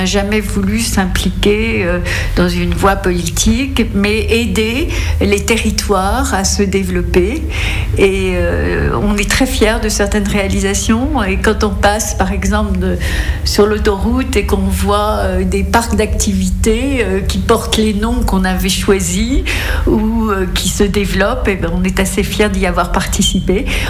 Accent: Hauts-de-France, France; j'ai des origines picardes. J'ai passé beaucoup de mon enfance en campagne, dans l'Oise, à côté de Beauvais

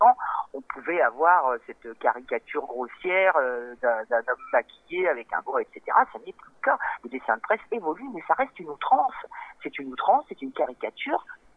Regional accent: Nevers, Bourgogne-Franche-Comté, France; c'est parti de Nevers parce que je suis de Nevers et que je connais un peu la ville

